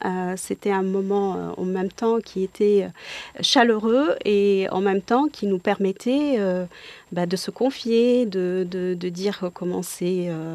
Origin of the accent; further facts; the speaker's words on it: Morocco; moved away as an adult; now in Montpellier, France; je suis arrivée du Maroc comme étudiante à Montpellier et j'étais dans une cité universitaire